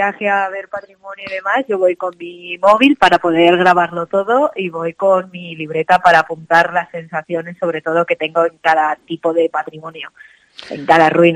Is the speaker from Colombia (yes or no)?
no; Villafáfila, Castile and León, Spain; la iglesia del campanario de Villafáfila, obviamente tiro para mi pueblo, tiro para mi tierra, para Tierra de Campos